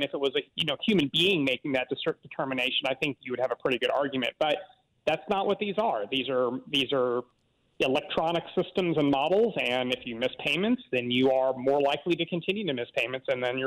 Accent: Atlanta, Georgia, United States; I'm from Atlanta.

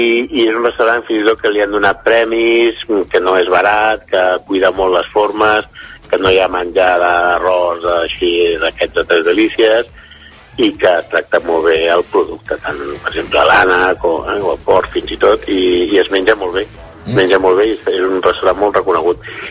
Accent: Mataró, Catalonia, Spain; ara estic a un altre lloc, però soc de Mataró.

